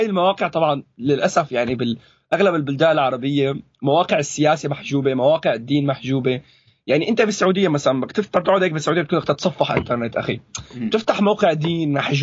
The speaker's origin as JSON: {"language": "Arabic", "country": "Syria", "said": "لانه بالاخير بيقول لك احيانا السوريين مو مختلطين ببعض"}